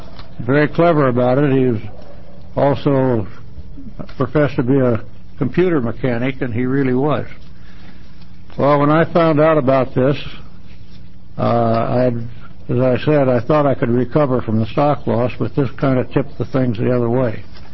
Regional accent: Oregon, United States; Then I retired and come back to my home state of Oregon as a final retirement.

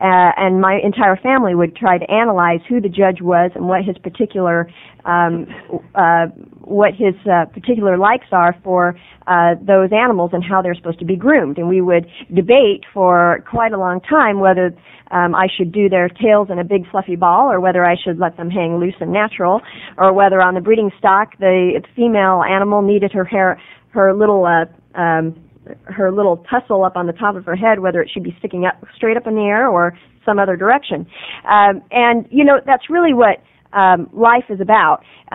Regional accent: Dufur, Oregon, United States; I grew up in Dufour, Oregon. I went to high school. High school consisted of 55 students, 14 in my class.

